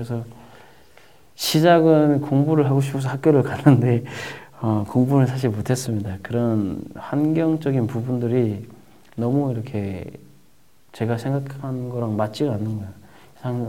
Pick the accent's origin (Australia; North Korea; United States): North Korea; now in South Korea; 근데 북한에서 온 친구는 저 혼자인 거예요.